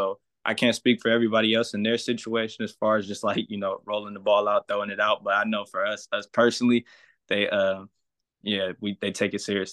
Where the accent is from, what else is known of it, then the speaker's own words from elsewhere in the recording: Oakland, California, United States; Yeah, so I'm from Oakland, California. That's about 30, 40 minutes away from Prolific Prep.